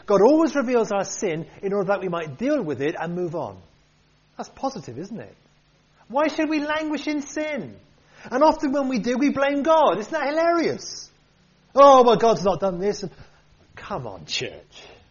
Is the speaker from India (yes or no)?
no; United Kingdom; We're very British, aren't we, at times?